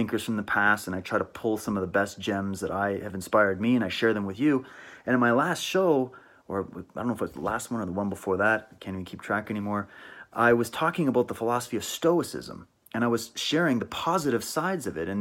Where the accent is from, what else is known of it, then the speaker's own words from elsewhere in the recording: Canada; So I'm European through and through, born and raised in Canada, and I love who I am